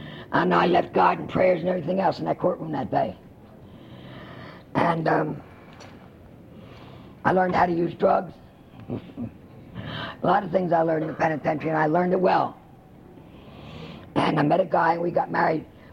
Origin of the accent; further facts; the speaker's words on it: Atlantic City, New Jersey, United States; the town where I come from, Atlantic City, New Jersey.